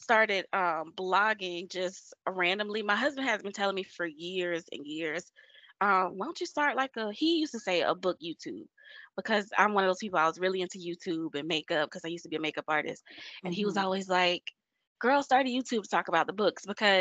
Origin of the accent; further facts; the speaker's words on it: Fort Lauderdale, Florida, United States; Fort Lauderdale, Florida is where I'm from.